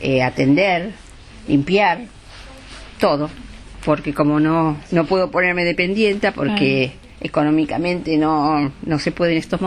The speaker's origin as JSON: {"language": "Spanish", "region": "Buenos Aires", "country": "Argentina", "lives_now": "Spain", "said": "De Argentina, de Buenos Aires. Lejos."}